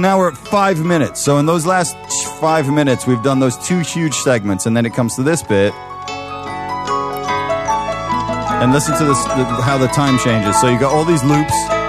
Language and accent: English; England, United Kingdom; And it's also, as an Englishman, it's a very, very, very English record.